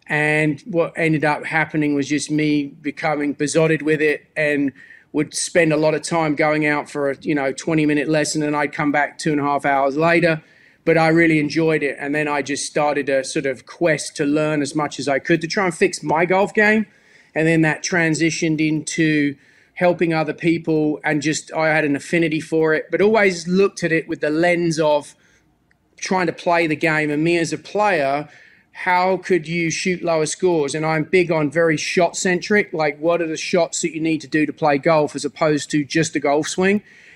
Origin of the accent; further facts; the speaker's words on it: South East England, United Kingdom; I grew up in England. I grew up just south of London in Surrey at a golf course called Betchworth Park